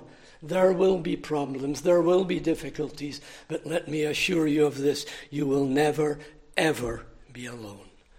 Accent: Inverness, Scotland, United Kingdom; And I met a certain young lady, Miss McCraw, who came from Stanley, and I came from Inverness.

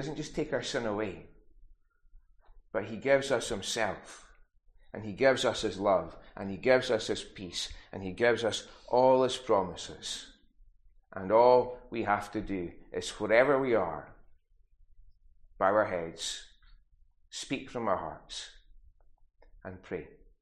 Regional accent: Lewes, South East England, United Kingdom; It was in Lewis, yeah.

